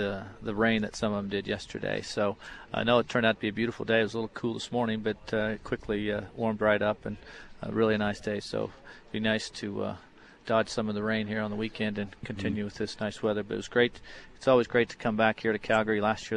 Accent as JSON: {"language": "English", "town": "Kansas City", "country": "United States", "tie": "born or raised there", "said": "I remember watching him quite a bit at Nebraska growing up in Kansas City"}